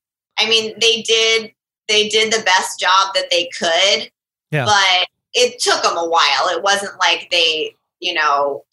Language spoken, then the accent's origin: English; Omaha, Nebraska, United States; Well, I was from Omaha, but that's the biggest city. But I still wanted out.